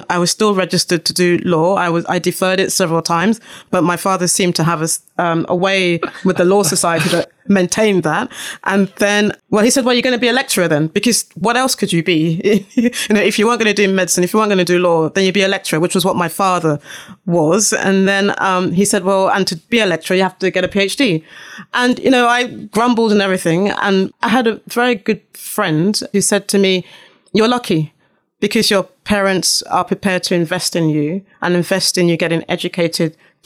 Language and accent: English; Lagos, Nigeria; I grew up on campus, I grew up on the Lagos campus